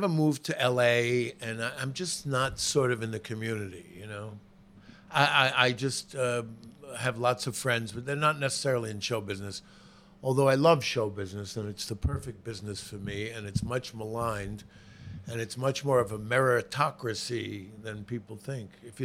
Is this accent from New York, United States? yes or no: yes; Bronx, New York, United States; I was born and raised in the Bronx. I lived in the city all my life